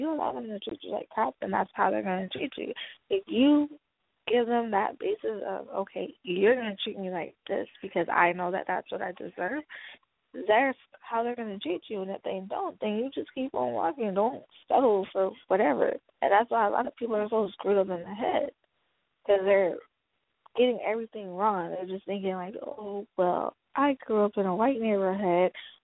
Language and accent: English; Houston, Texas, United States; But I did not grow up in my grandma's house. I grew up in Southwest Houston in the A-Leaf area, and it's mostly Hispanic, Asian